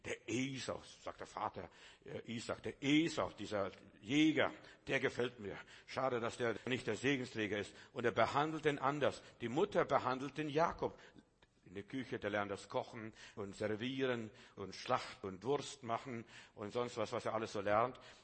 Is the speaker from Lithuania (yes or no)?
yes; Klaipėda County, Lithuania; Ich bin ja in Litauen groß geworden und wir haben einen schönen Schweinestall gehabt.